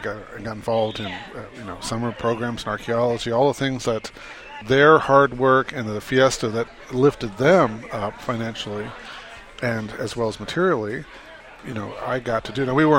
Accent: Phoenix, Arizona, United States; I watched it happen growing up in Phoenix.

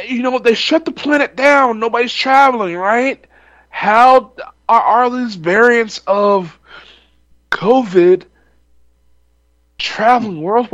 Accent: Texas, United States; I know what it's like being a Texan, and you have the border towns

